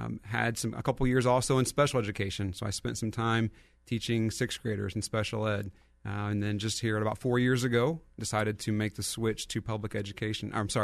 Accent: Ohio, United States; One of the things with me growing up in Pickaway County, I went to public education myself, Logan Elm

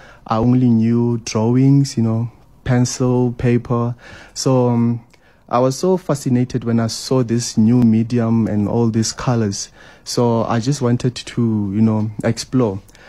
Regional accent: Hammanskraal, Gauteng, South Africa; I'm from Hammanskraal, and I'm a visual artist, a full-time.

